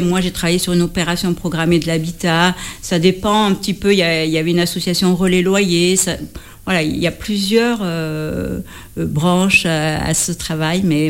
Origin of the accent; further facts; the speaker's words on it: Duravel, Occitanie, France; born there; Alors, je suis née dans le Lot, donc voilà, une lotoise.